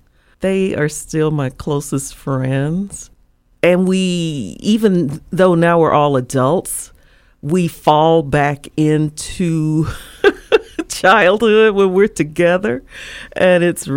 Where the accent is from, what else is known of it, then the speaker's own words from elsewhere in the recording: Nashville, Tennessee, United States; Well, seeing as it's my hometown, I can kind of contrast it from what it's like now.